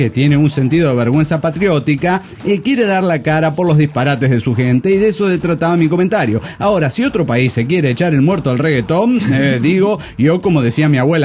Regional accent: New York, United States; Yo crecí en New York, cuando la famosa … estaba a full.

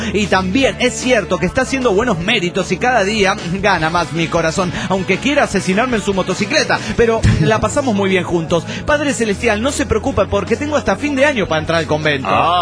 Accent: Tucumán, Argentina; de Tucumán.

